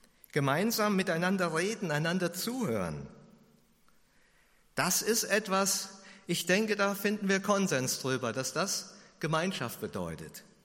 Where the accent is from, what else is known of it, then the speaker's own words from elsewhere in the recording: Heigerselbach, Bavaria, Germany; In dem Dorf, wo ich herkomme, in Heigerselbach